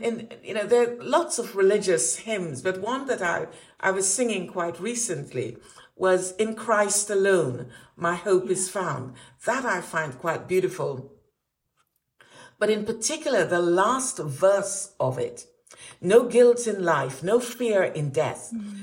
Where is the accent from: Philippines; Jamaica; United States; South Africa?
Jamaica; as a Jamaican, you know, I have to have reggae.